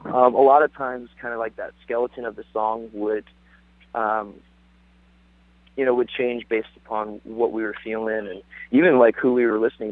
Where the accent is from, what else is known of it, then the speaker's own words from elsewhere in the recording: Washington, United States; We're from Washington State, and so we're a little far away from most places.